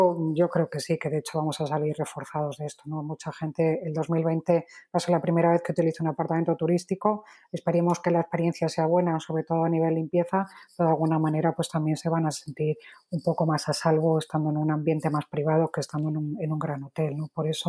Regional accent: Madrid, Community of Madrid, Spain; now in Lisbon, Portugal; Nosotros somos una startup portuguesa, aunque yo sea madrileña de pura cepa, pero me pilló viviendo allí.

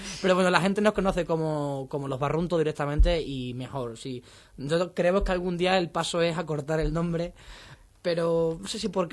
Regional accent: Extremadura, Spain; Somos extremeños, sí.

